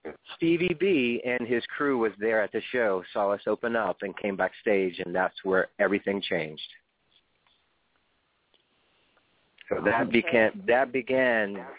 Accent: Miami, Florida, United States; being of some Latino descent and growing up in Miami at the same time and being in the environment of Latino and knowing Spanish culture

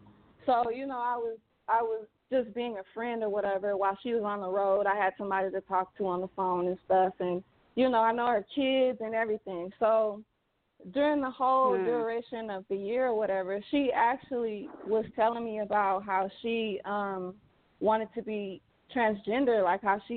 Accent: California, United States; now in Texas, United States; I'm actually in Texas and she's in California, but I'm originally from California.

